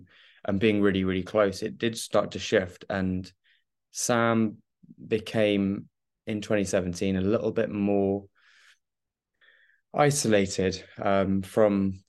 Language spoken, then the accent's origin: English; South East England, United Kingdom; I grew up in Kent with two other brothers and in the middle of nowhere.